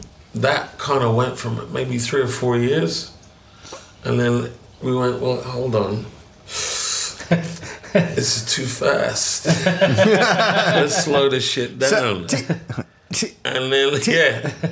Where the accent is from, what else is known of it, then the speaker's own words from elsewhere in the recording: Jamaica; I'm Jamaican. Come from a big family.